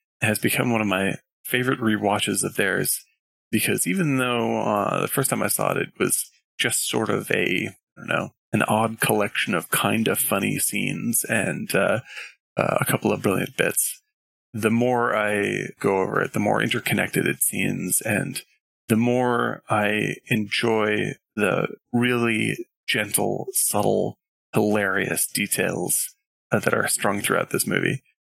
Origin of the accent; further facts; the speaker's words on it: United States; But as an American, I can tell you that not only was I shut in all year long